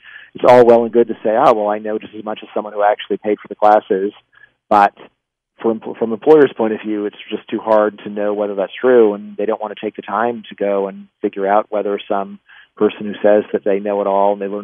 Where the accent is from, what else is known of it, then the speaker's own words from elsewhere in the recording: Virginia, United States; That's, University of Virginia in my home state.